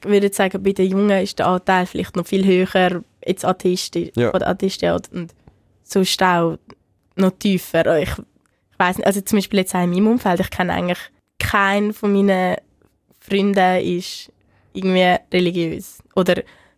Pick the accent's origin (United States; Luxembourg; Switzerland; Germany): Switzerland